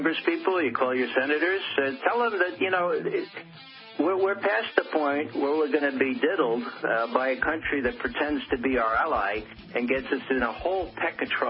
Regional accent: Bronx, New York, United States; I'm from the Bronx. That's a combination between a wimp and a pussycat.

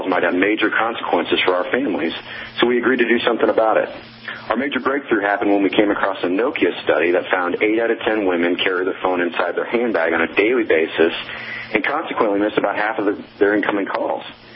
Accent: Kansas City, United States; I am from Kansas City, born and raised. Westwood, as you may or may not know, is a little suburb of Kansas City, so not too far from where I grew up

